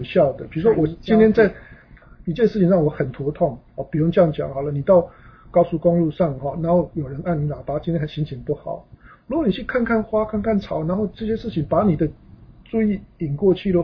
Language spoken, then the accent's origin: Chinese; China; 像我们中国人在讲哦，一生二，二生三，三生万物。